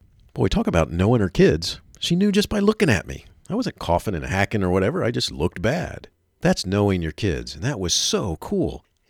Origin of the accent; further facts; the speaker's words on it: Florida, United States; I grew up in Florida, and in Florida at the time, they had three tracks.